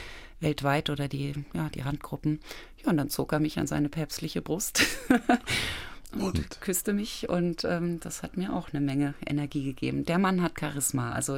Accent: Kathmandu, Bagmati, Nepal; Da reicht schon, wenn ich sage, ich komme aus Kathmandu. Das ist für die schon Großstadt genug.

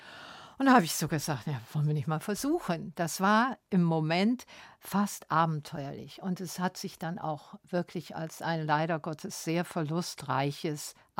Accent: Germany; now in Zurich, Switzerland; ich merkte als Deutsche in der Schweiz, in Zürich, wir kommen mit unserem Programm nicht über den Rhein

